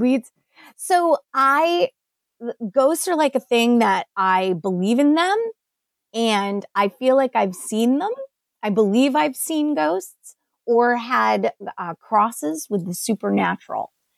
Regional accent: Maine, United States; So I was doing a sleepover. I grew up in Maine, great state of Maine.

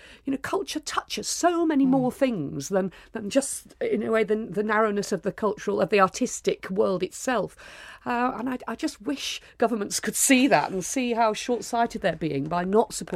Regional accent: Yorkshire and the Humber, United Kingdom; from where I grew up in South Yorkshire.

